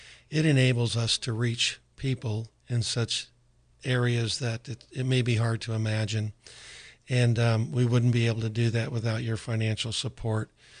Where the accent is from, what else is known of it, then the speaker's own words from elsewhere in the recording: San Diego, California, United States; I was raised in San Diego basically by my mom. My father was out to sea all the time, so my mom raised 5 kids